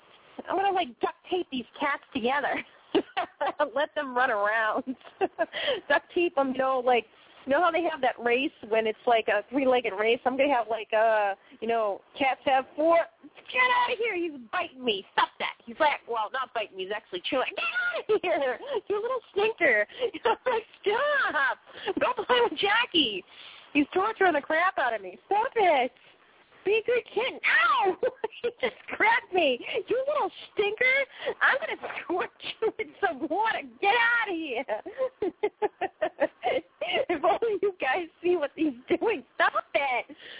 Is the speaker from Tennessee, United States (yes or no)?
no; Boston, Massachusetts, United States; now in Maine, United States; You know, I'm originally from Boston, and I'm up here in Maine.